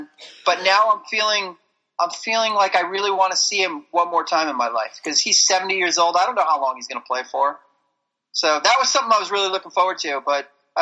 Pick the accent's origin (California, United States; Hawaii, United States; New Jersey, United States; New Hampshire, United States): New Jersey, United States; I was born and raised in Jersey.